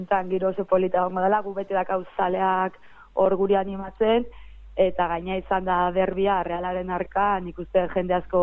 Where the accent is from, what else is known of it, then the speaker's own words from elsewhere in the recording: Arrasate-Mondragón, Basque Country, Spain; Bai, ni Arrasatearra naiz